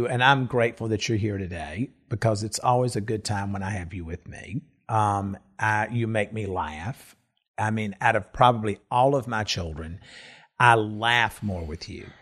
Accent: United States; And you know, I am an American.

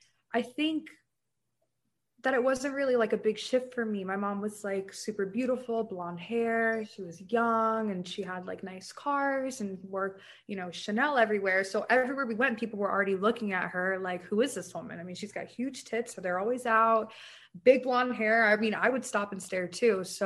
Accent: Alpharetta, Georgia, United States; where we grew up in Alpharetta

